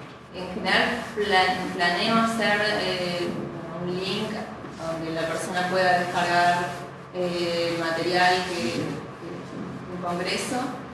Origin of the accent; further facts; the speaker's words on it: Neuquén, Argentina; soy de Neuquén, que es una provincia de Capatamá, en Argentina